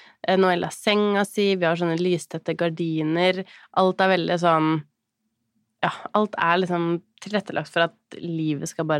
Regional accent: Moelven, Innlandet, Norway; Vi har jo vært hjemme i Moelven.

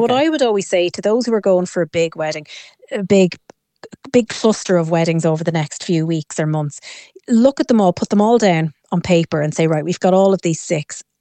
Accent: Ireland; And I think, to be fair, as Irish, we're always very conscious of, oh, well, you know, the couple, they're paying so much for it.

